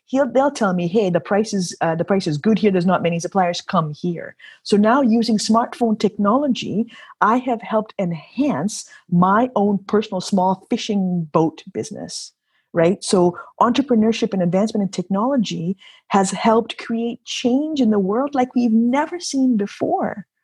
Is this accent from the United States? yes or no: no; Kenya; I grew up in Kenya, as I mentioned, East Africa, right?